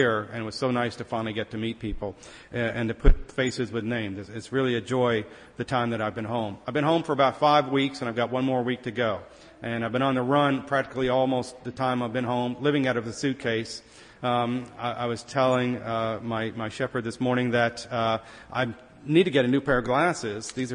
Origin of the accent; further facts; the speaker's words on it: Fredericksburg, Virginia, United States; now in Sudan; My home parish, I am from Fredericksburg, and my home parish is St. George's down in Fredericksburg.